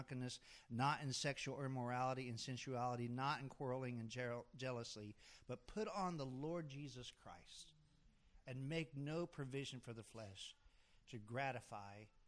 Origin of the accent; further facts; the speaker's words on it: Kansas, United States; I was from Kansas, and I grew up in a little country church, and I hated it